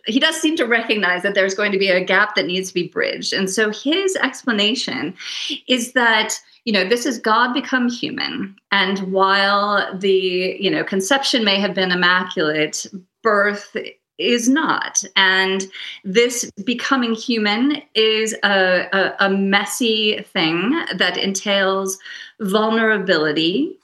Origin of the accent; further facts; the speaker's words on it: United States; now in Germany; I mean, I'm American, as you might be able to hear, and so I'm more used to the separation between church and state, at least in theory. Here in Germany, things are a little more blurred